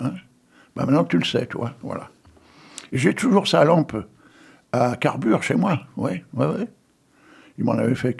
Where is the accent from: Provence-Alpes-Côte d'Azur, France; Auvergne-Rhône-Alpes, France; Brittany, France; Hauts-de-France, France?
Hauts-de-France, France; Bruay-en-Artois; born there; Moi, je suis né dans les Corons, en plus, à Bruay-en-Artois. Tu vois ? Et mon père était mineur à Bruay-en-Artois.